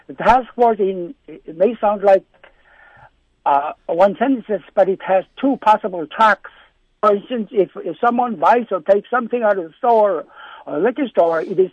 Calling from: Eek, Alaska, United States; I'm calling from Eek.

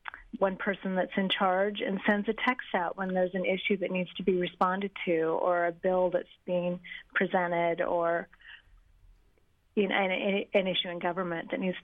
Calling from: Portland, Oregon, United States; I'm actually calling from Portland, Oregon.

